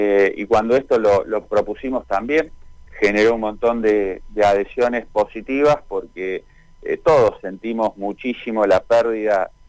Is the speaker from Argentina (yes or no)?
yes; Argentina; nosotros, como argentinos